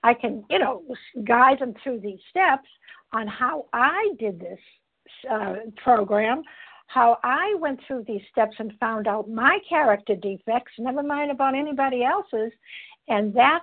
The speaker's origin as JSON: {"language": "English", "region": "Massachusetts", "country": "United States", "said": "I'm from Massachusetts."}